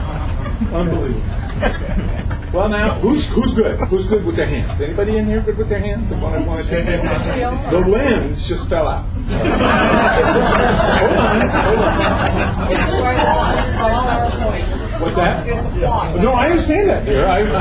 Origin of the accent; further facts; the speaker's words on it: Hollister, California, United States; I grew up in Hollister. I'm a Hollister hay baler.